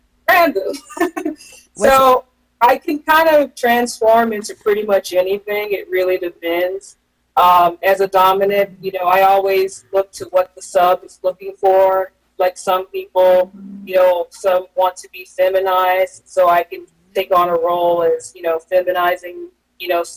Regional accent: Alabama, United States; I'm from the Deep South

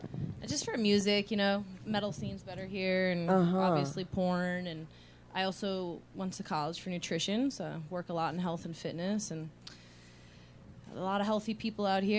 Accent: New York, United States; now in West Coast, United States; Originally from Long Island.

